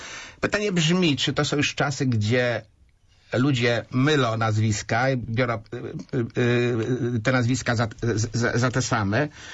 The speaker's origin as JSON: {"language": "Polish", "town": "Poznań", "region": "Greater Poland Voivodeship", "country": "Poland", "said": "jako Poznaniak, jako Wielkopolanin"}